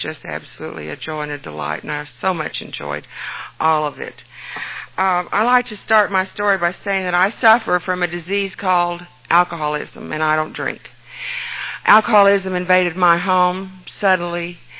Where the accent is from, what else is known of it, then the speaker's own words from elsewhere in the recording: Mounds, Oklahoma, United States; And I am from Mounds, Oklahoma. And Mounds, Oklahoma is just right down the road from Tulsa, just about 20 minutes south of Tulsa.